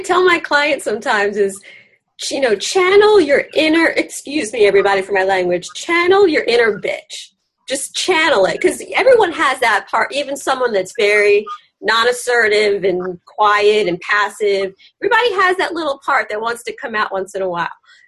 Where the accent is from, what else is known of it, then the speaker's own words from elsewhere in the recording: Long Island, New York, United States; it kind of reminds me of a lot of the girls I grew up with on Long Island in New York.